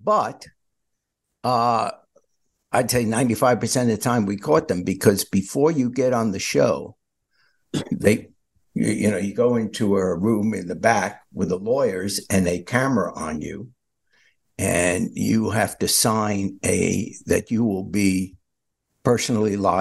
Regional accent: New York, United States; Yeah, but I was raised in New York, so I did.

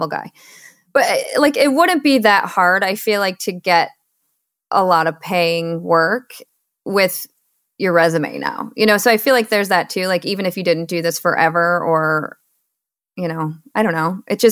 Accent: Michigan, United States; now in Seattle, United States; So I was born and raised in Michigan, met my husband, and he was like, I'm moving to the Pacific Northwest. And I was like, okay, well, I guess I'll go. So we moved to Seattle

